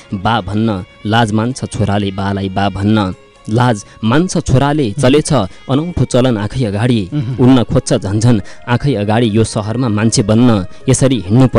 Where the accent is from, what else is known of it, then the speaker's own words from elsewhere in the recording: Sudurpashchim Province, Nepal; now in Dhangadhi, Nepal; म मेरो जन्मथलो डोटी जिल्ला, सुदूरपश्चिमको डोटी जिल्ला सातफरी गाविसको वडा नम्बर 2 जजला, यो साबिकको ठेगाना हो। अहिले भोक्टान गाउँपालिकामा परिणत भएर भोक्टान गाउँपालिकाको वडा नम्बर 4 मेरो घर पहाडमा।